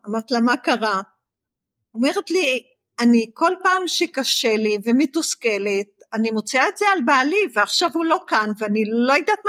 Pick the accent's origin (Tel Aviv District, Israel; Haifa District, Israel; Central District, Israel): Haifa District, Israel; Haifa; אני ילדת טבע מגיל מאוד צעיר, אני נולדתי וגדלתי בחיפה, חוף הים, קשה להיות חיפאי ולא להתחבר לטבע בין ההר לים